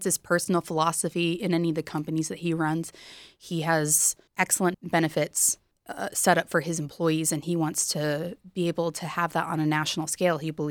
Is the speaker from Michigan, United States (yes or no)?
no; Idaho, United States; They're all from Idaho. We're all from Idaho. We all know what's important to Idahoans, as we are Idahoans ourselves.